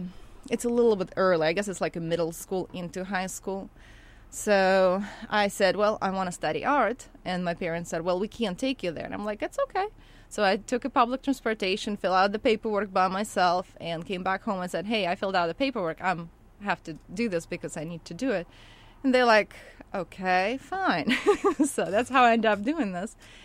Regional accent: Kharkiv, Kharkiv Oblast, Ukraine; And I grew up actually in a big city. I grew up in Kharkiv, which is the metropolitan area, and it's the most science and education area.

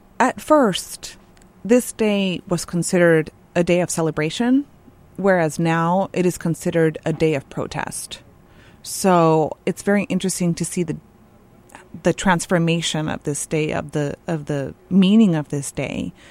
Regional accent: United States; I'm an American and I speak English.

